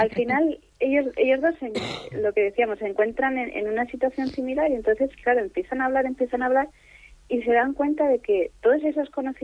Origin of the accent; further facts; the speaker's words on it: Las Palmas de Gran Canaria, Canary Islands, Spain; catalán no, pero sí, o sea, nací en Las Palmas de Gran Canaria.